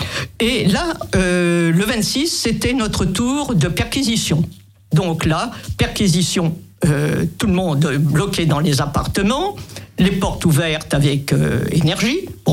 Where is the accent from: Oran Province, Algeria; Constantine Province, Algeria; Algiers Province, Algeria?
Algiers Province, Algeria; Algiers; j'étais de Babeloine